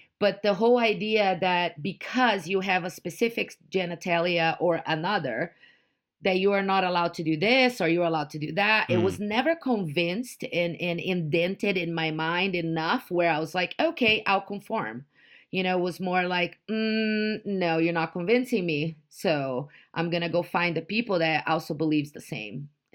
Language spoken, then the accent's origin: English; Curitiba, Paraná, Brazil; So I grew up in Curitiba. Curitiba is a very south part of Brazil.